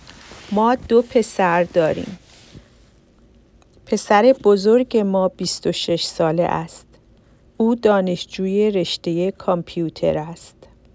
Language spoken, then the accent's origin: Persian; Shiraz, Fars, Iran; now in United States; من اهل شیراز هستم. 10 سال پیش من با خانواده ام به آمریکا مهاجرت کردیم و الان در ایالت کالیفرنیا زندگی می کنیم.